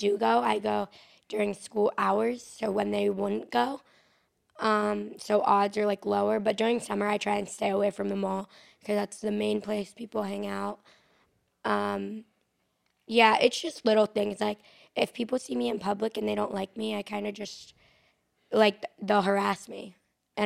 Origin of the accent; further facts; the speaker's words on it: Ohio, United States; I'm from Ohio.